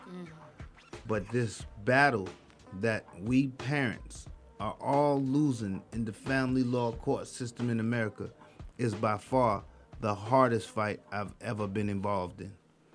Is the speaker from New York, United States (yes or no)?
yes; Queens, New York, United States; of course, I'm from New York, Jamaica, Queens. It's a rough neighborhood.